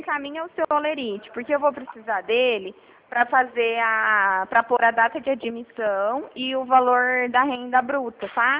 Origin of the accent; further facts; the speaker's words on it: Bebedouro, São Paulo, Brazil; Eu sou aqui de Bebedouro.